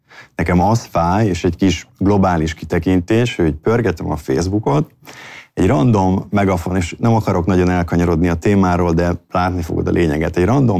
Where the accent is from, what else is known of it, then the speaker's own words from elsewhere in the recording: Hungary; én is magyar vagyok, ennek biztos, hogy én is részese vagyok